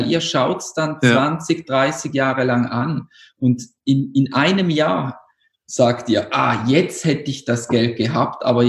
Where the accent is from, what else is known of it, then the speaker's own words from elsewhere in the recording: Switzerland; Weil bei uns in der Schweiz ist zum Beispiel beim Sanitärbudget auch das dabei, was in der Wand ist.